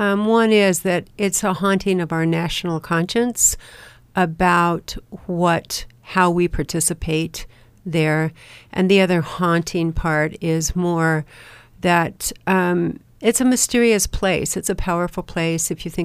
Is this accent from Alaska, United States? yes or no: no; Tucson, Arizona, United States; Since I'm from Tucson, I spent time in Mexico because my family would just go there.